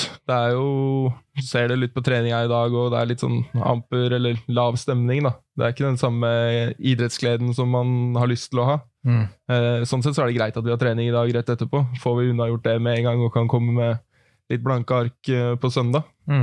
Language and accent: Norwegian; Skien, Telemark, Norway; egentlig hele ungdomstida og frem til jeg var 18 i barndomsklubben Hercules hjemme i Skien.